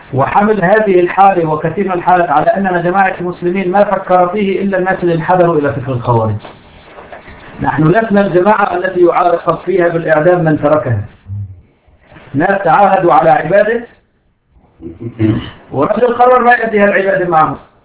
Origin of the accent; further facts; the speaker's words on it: Syria; أضرب لك مثال مرة الأخوة في الشمال عندنا في سوريا افتتحوا قواعد في دمشق